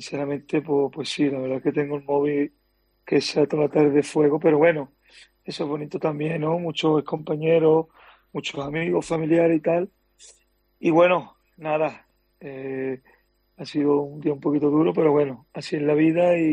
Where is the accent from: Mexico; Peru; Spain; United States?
Spain; Sanlúcar de Barrameda, Andalusia; voy a vivir entre Sanlúcar de Barrameda, mi pueblo, y Sevilla.